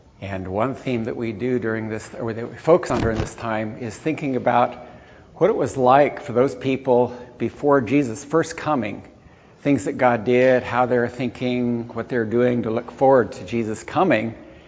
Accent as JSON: {"language": "English", "country": "Ethiopia", "tie": "born or raised there", "said": "especially since I grew up in Ethiopia."}